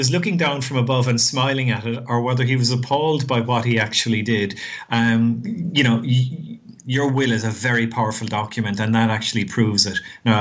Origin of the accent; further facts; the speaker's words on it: Ireland; now in Australia; We're, as you can gather from the accent, we're Irish living in Australia.